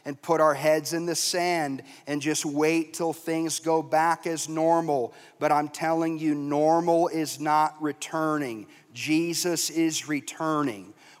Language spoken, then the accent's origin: English; Florida, United States; Growing up in Florida, the last one that blew through, I know I'm a nut.